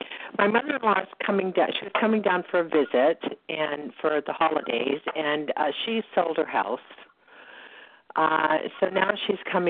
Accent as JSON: {"language": "English", "region": "Georgia", "country": "United States"}